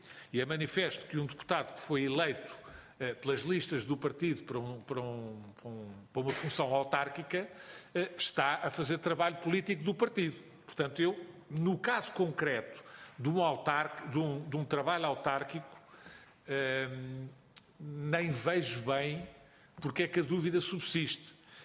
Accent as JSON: {"language": "Portuguese", "town": "Cascais", "region": "Lisbon", "country": "Portugal", "said": "eu sou de Cascais"}